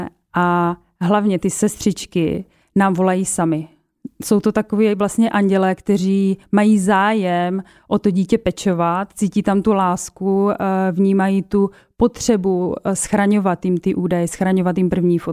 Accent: Moravia, Czechia; jsem obyčejnou holkou z Moravy

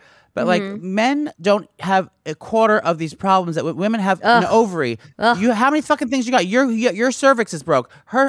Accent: Buffalo, New York, United States

